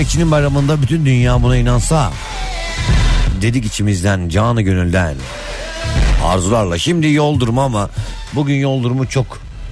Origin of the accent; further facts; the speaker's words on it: Istanbul, Turkey; İstanbul diye tekmil verdim. Çünkü İstanbul doğumluyum. Küçük de orada. Amok Tokat baba memleketi, tabii ki gururla söyleriz.